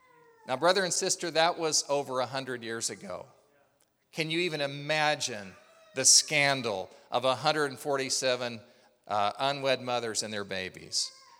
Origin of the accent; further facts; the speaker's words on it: Bethany, Oklahoma, United States; Now, I was born in Oklahoma. I know you can't tell by my accent, but I was born and raised in Bethany, Oklahoma